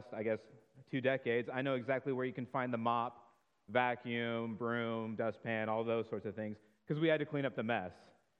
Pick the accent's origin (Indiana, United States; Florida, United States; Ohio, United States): Florida, United States; but I'm originally from Florida, and I've lived in southern Florida and middle Florida for the majority of my life.